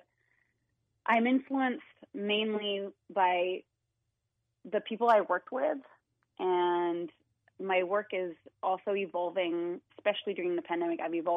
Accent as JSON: {"language": "English", "country": "Switzerland", "tie": "born or raised there", "second_language": "English", "moved": "as an adult", "lives_now": "United States", "said": "Moving to the States right after high school."}